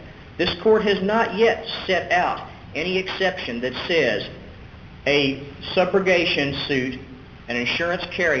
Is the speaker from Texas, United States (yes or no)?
yes; Houston, Texas, United States; I'm from Houston.